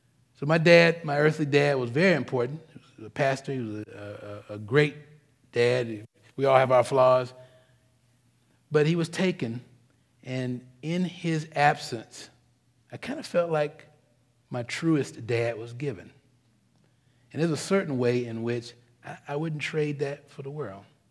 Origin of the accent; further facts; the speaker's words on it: Detroit, Michigan, United States; I'm from Detroit. I'm toe up from the flow up.